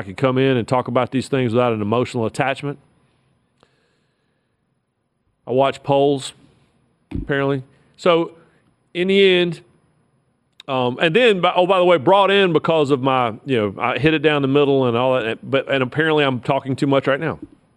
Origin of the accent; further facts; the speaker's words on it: North Carolina, United States; I was a Richard Petty guy, man. I'm from North Carolina, and the King was the King.